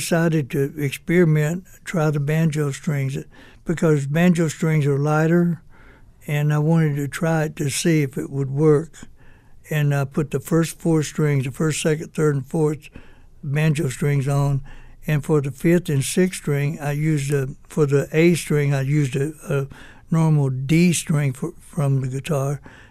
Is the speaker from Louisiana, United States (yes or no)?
yes; Louisiana, United States; But later on, we went back to Louisiana, my hometown, and … called me maybe 2 weeks later and asked me to come and join Ricky, be his lead guitar player. At my age, 16, I said, sure, I'd love to. I went out to California